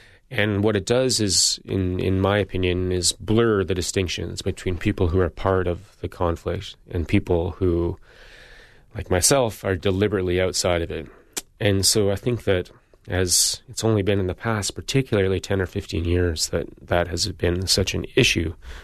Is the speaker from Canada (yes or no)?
yes; Northern Canada, Canada; I'm from Canada, northern Canada